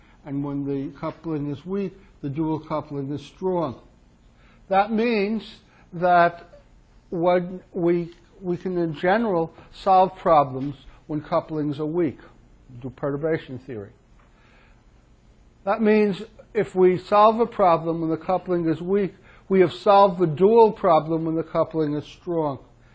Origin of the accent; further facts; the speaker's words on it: Illinois, United States; Mr. Ising moved from Germany to my home state of Illinois